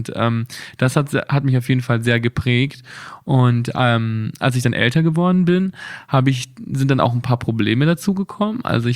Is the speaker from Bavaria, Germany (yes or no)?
yes; Bad Reichenhall, Bavaria, Germany; Meine Kindheit in Bad Reichenhall war eigentlich sehr vielseitig.